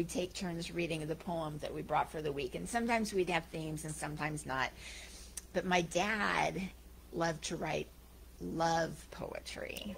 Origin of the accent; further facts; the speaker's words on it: California, United States; I grew up in Northern California.